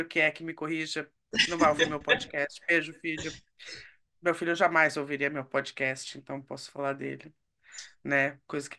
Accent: São Paulo, Brazil; Eu nasci e cresci em São Paulo, é feio pra cacete, São Paulo.

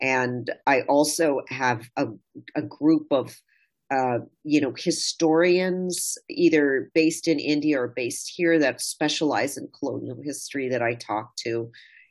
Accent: United Kingdom; born there; my father's from India, my mom's from Germany. I was born in Britain.

